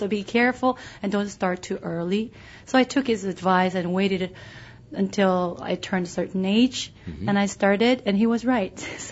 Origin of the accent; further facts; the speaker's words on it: South Korea; also born or lived in Asia; I'm Korean. I grew up in Asia.